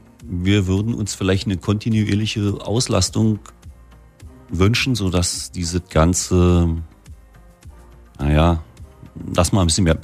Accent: Brandenburg, Germany; ich bin hier geboren in der Region und bin eigentlich glücklich aufgewachsen.

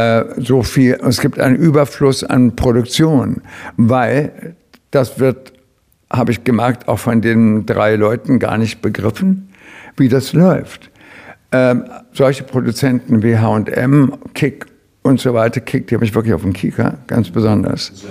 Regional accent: Braunschweig, Lower Saxony, Germany; dass ich ja früher als kleiner Junge am Bahnhof war, nach Braunschweig zurück musste, wo meine Eltern lebten.

